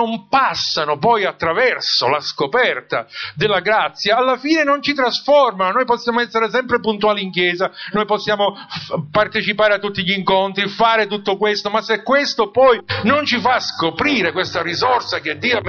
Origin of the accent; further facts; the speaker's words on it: Palermo, Sicily, Italy; Io di solito ho dovuto imparare il siciliano perché era una lingua, i miei mi tenevano lontani da bambino, pur vivendo a Palermo, dalla popolazione locale